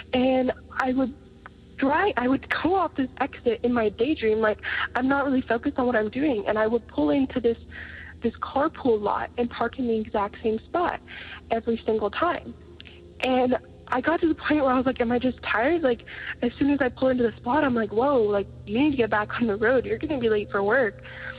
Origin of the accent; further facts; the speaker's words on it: Canada; I am from Canada